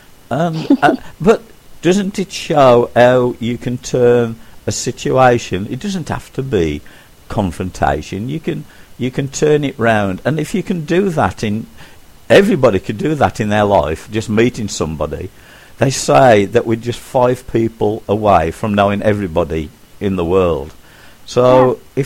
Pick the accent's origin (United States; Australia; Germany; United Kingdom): United Kingdom; England; I haven't got to worry if I open my mouth and people realise I'm English and my life's in danger in a different part of the world.